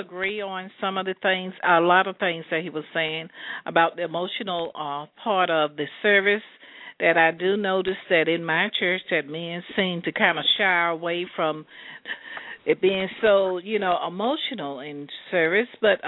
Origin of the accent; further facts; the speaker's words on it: Portsmouth, Virginia, United States; I'm from Portsmouth, Virginia.